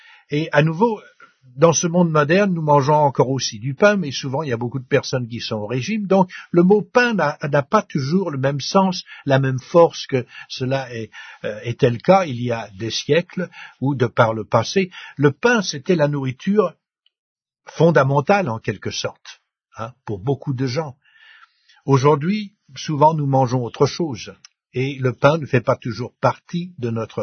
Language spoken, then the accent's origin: French; France; Je suis français, donc j'aime bien le bon pain.